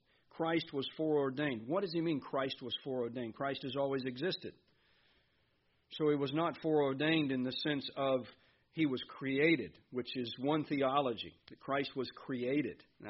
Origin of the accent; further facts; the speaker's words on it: the South, United States; Y'all, I know. And we're from the South.